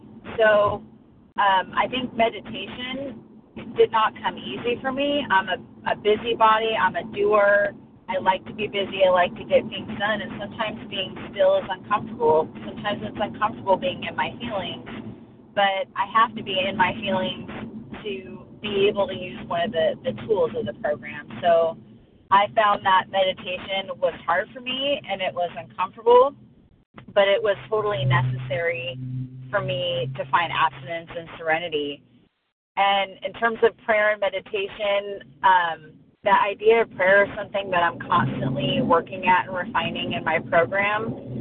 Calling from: Oregon, United States; I'm calling from Oregon.

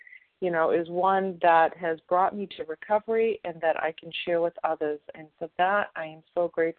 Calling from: Massachusetts, United States; I'm calling from Massachusetts.

